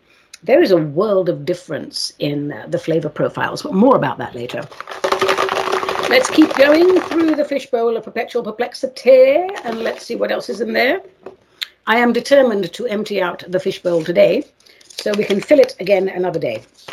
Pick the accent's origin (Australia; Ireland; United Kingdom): United Kingdom; England; now in United States; my race ancestry is Armenian. I grew up in England, obviously. I'm an American citizen now, blah, blah, blah. But I grew up in a family of Armenians from the island of Cyprus, where they speak Greek and where they also speak Turkish.